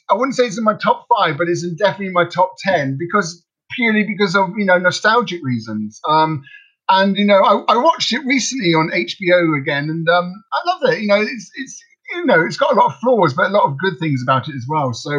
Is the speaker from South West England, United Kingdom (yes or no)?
yes; Cheltenham, South West England, United Kingdom; I am from Cheltenham.